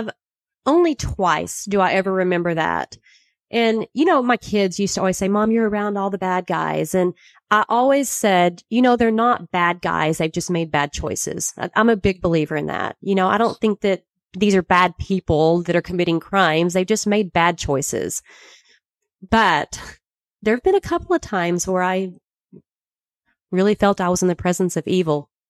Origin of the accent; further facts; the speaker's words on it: Abilene, Texas, United States; West Texas.